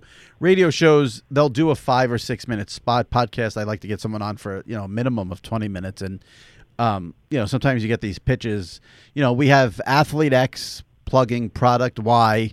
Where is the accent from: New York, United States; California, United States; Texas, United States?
New York, United States; New York City; When I think of Radio Row being a New Yorker my whole life